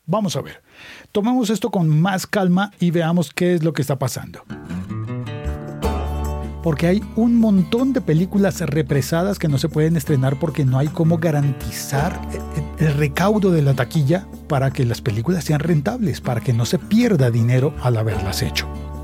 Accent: Colombia; Bueno, en mi país ahí está Cine Colombia

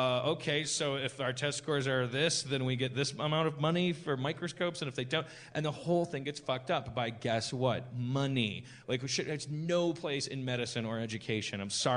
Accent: Wisconsin, United States; because I want to hear about this Wisconsin thing because I keep hearing about it. It's my home state.

